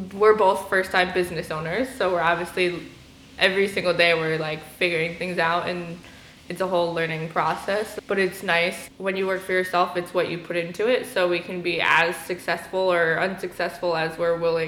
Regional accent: Woodstock, New York, United States; I'm originally from Woodstock. I haven't lived here in just under 10 years

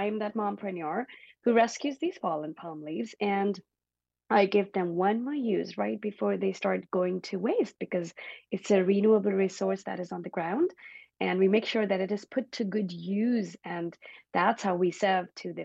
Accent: India; because when I grew up in India, so I was born and brought up in India.

